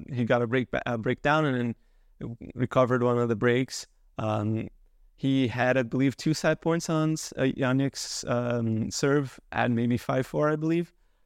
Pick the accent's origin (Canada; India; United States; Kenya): Canada; it's extremely frustrating for me, especially as a Canadian.